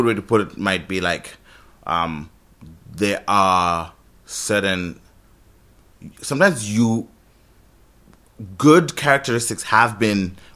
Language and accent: English; Zimbabwe; I'm from Zimbabwe and I'm black, you know, I'm pretty dark skinned.